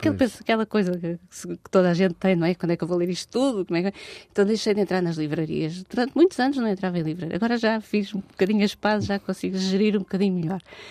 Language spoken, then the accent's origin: Portuguese; Mafra, Lisbon, Portugal; que a minha infância se passou em Mafra